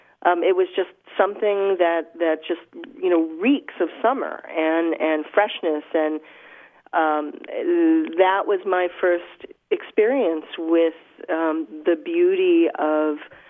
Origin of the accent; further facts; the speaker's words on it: New York, United States; And you know, growing up in New York, I mean, I did not have a green thumb.